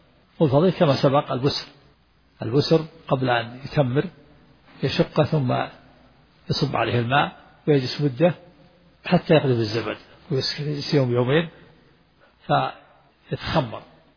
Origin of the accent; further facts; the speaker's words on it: Al-Qassim, Saudi Arabia; ونحن أدركنا هذا في القرى عندنا في القصيم, كان المؤذن أذان الفجر إذا أذن أسمعها البلد كلها, لما كنا صغار